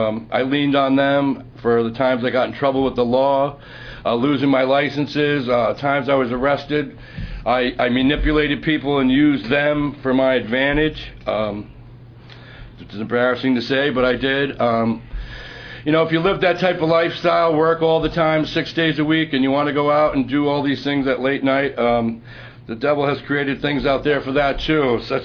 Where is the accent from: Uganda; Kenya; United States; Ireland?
United States; South Brunswick, New Jersey; I'm from South Brunswick, New Jersey.